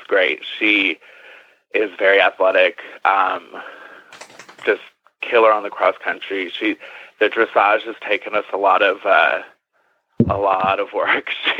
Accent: Connecticut, United States; And I just moved home. I grew up in Connecticut.

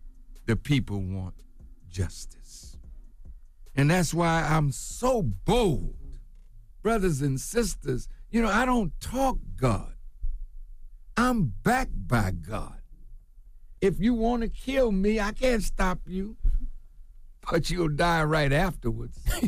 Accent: United States; born there; I'm not a man that hates this country in which I was born.

